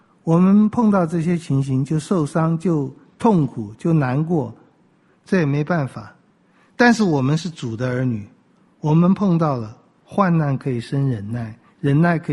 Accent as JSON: {"language": "Chinese", "country": "China", "said": "我们中国人也会说这句话，就是一言可以兴邦，一言可以丧邦。"}